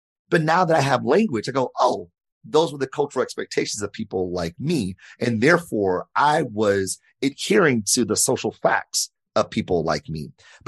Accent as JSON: {"language": "English", "town": "Detroit", "region": "Michigan", "country": "United States", "tie": "born or raised there", "said": "See, I grew up in Detroit, born and raised."}